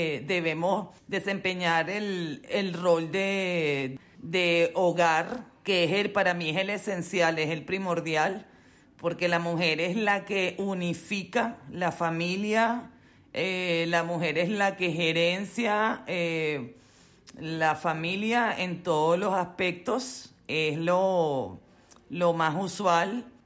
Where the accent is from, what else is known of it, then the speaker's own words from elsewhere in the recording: Madrid, Community of Madrid, Spain; born there; tengo 54 años. Soy nacida aquí en Madrid, nacionalidad venezolana.